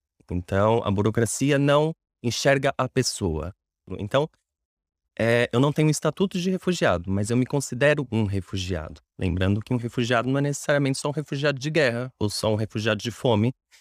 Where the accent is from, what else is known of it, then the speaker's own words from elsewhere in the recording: São Paulo, Brazil; Eu não nasci exatamente em São Paulo. E eu cresci na periferia, aos arredores